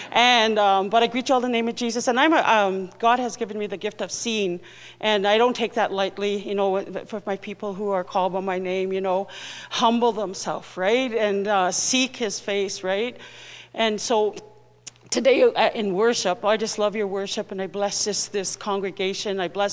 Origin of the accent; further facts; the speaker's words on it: Canada; And I go, I'm from Papikasis First Nations.